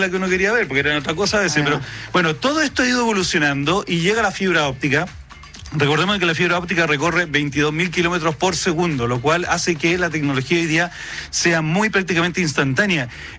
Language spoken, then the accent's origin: Spanish; Chile; los servicios que nosotros consumimos como chilenos